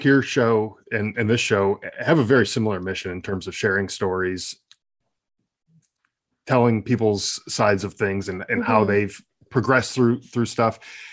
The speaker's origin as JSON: {"language": "English", "country": "United States", "said": "And I, just as an American here"}